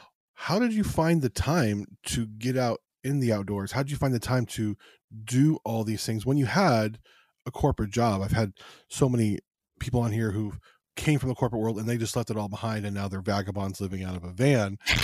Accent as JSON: {"language": "English", "town": "Las Vegas", "region": "Nevada", "country": "United States", "tie": "born or raised there", "also_born_or_lived": "Los Angeles, United States", "said": "I'm a city kid. I grew up outside of Los Angeles and then in Las Vegas."}